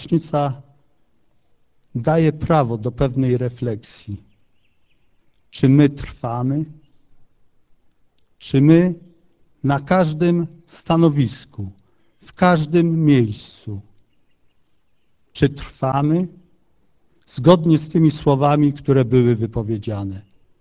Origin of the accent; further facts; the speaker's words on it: Lesser Poland, Poland; My, górale polscy.